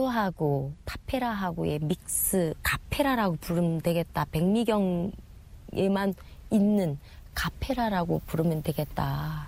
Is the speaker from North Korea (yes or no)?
yes; North Korea; now in South Korea; 저는 탈북해서 와서 한국에 와서 가수 활동을 하고 있는 새터민 가수